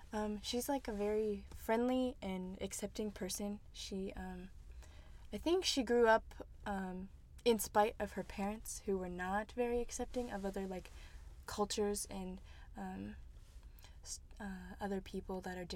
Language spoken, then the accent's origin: English; Mineral Wells, West Virginia, United States; also born or lived in Charleston; I grew up in Mineral Wells in the Parkersburg, West Virginia area, so about an hour and a half away from Charleston.